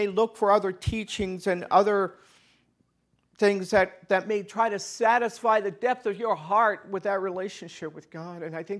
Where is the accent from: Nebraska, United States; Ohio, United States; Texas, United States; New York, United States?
Ohio, United States; Hartville; I grew up in Hartville, Ohio. We were going to a church school, a Christian school there.